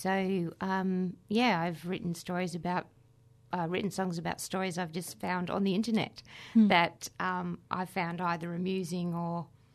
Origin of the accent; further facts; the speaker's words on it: Queensland, Australia; now in South Australia, Australia; I am from far north Queensland, a place called the Atherton Tablelands originally.